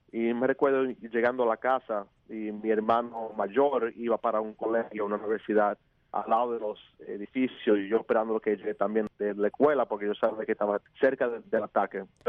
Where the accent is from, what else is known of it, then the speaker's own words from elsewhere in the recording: New York, United States; Era un momento que nosotros como neoyorquinos y americanos conocimos las políticas de nuestra comunidad y de nuestro país